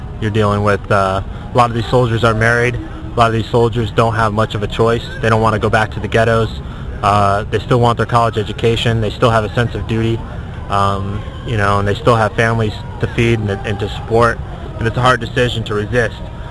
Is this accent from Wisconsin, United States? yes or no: no; Washington, District of Columbia, United States; I'm from Washington, D.C.